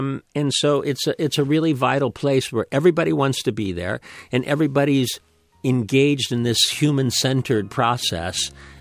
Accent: Ohio, United States; moved away; I was raised in Ohio, and I'm sure it seemed flaky from that distance to the people in Ohio. But once I got out here, it made a lot of sense to me.

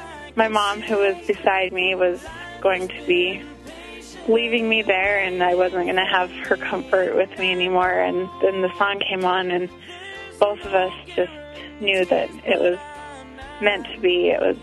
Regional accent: Las Vegas, Nevada, United States; I'm from Las Vegas, Nevada.

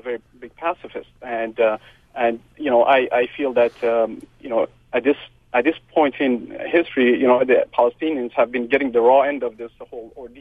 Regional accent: Iran; I come from Iran. I'm an ex-Muslim, so my point of views are not necessarily pro-Iran, obviously, as an apostate.

